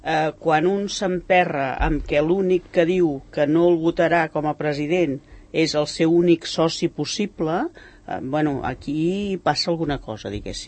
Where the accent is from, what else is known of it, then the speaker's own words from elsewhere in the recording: Catalonia, Spain; la víctima possiblement som els catalans i les catalanes.